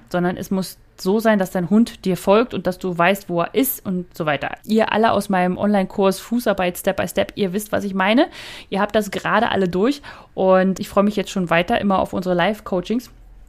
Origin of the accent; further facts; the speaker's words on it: Brandenburg, Germany; Aber ich komme ja ursprünglich aus Brandenburg und da hat man Bräuler gesagt.